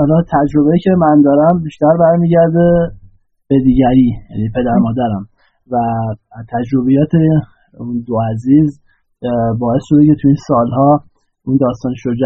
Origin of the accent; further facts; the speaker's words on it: Dezful, Khuzestan, Iran; born there; وسط میدون توی شهر دیسفول، و دیسفول جزو شهرهایی بود که خیلی بمباران شد.